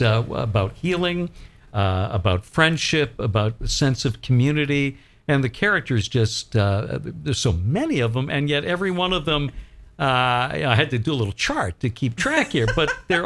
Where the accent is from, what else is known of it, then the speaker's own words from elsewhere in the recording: Maine, United States; I'm from Maine, but I have to think if somebody read this book and they weren't from Maine